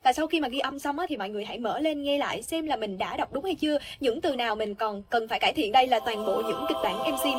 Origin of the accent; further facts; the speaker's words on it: Bình Định, Vietnam; Mình sinh ra và lớn lên ở Bình Định nên giọng địa phương của mình cũng khá là nặng.